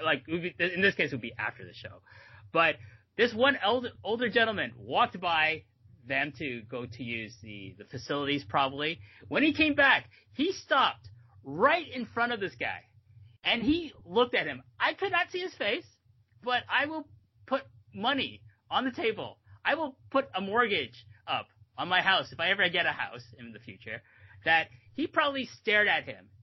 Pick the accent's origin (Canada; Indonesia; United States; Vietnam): Canada; Toronto, Ontario; I'm used to it. I'm from Toronto.